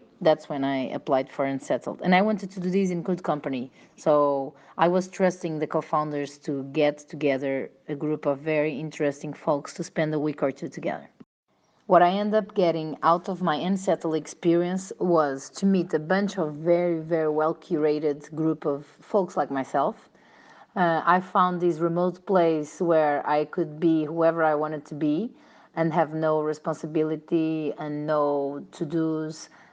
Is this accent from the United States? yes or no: no; Portugal; English is a second language; now in Nicaragua; I am from Portugal and I lived and settled in Nicaragua.